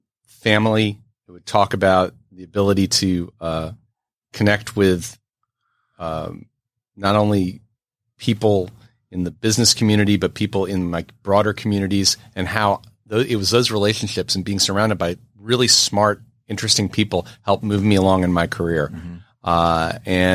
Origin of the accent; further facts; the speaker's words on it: New York City, New York, United States; So little background is I grew up in Manhattan. My parents were, voracious readers of the New York Times.